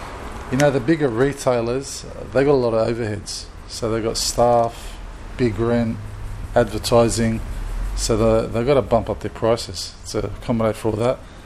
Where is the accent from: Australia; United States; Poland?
Australia; My parents are from Lebanon. So they're from Lebanon. But I grew